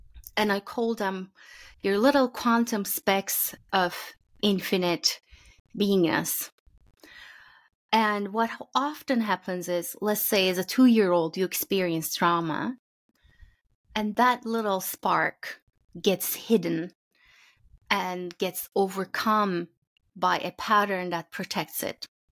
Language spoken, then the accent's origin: English; Turkey; now in United States; I grew up in Turkey. I live in the United States now. My name means a droplet in Turkish.